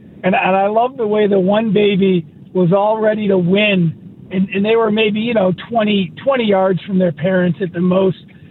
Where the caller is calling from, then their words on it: Pine Richland, Pennsylvania, United States; Hey, Larry, from Pine Richland.